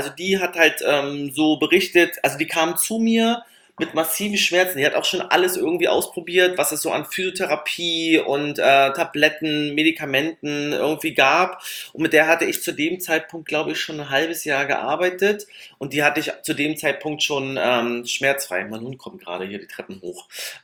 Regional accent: East Germany, Germany; ich komme halt so klassisch aus dem Osten, ne?

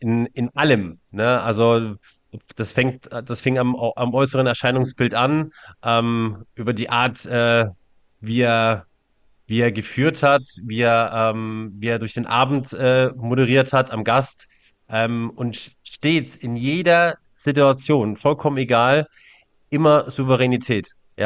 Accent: Grand Est, France; als gebürtiger Elsässer, wenn man da keine Affinität zum französischen Wein hat, dann wäre ja irgendwas verkehrt gelaufen.

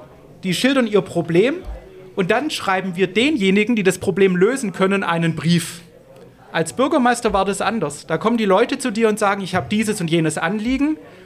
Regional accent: Hochdorf, Baden-Württemberg, Germany; Und ich bin groß geworden in Hochdorf, hier im Landkreis Essingen. Kleiner Ort, damals 4.500 Einwohner.

